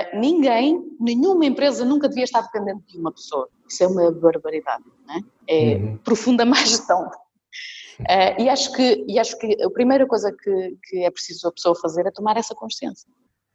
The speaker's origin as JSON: {"language": "Portuguese", "region": "Bragança", "country": "Portugal", "said": "Olha, não, eu sou de Bragança. Sou de Bragança"}